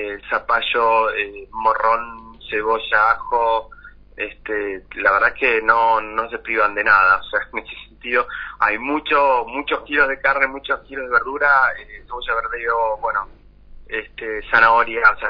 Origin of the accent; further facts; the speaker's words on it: Patagonia, Argentina; yo soy de la Patagonia Argentina